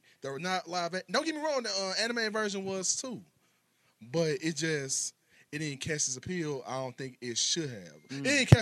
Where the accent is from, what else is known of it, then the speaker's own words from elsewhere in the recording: Hanley Hills, Missouri, United States; Bro, I was a straight up nerd. Growing up in Hanley Hills as a straight up nerd.